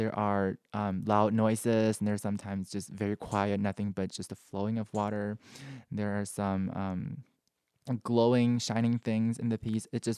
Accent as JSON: {"language": "English", "region": "Beijing", "country": "China", "said": "I'm from Beijing, China."}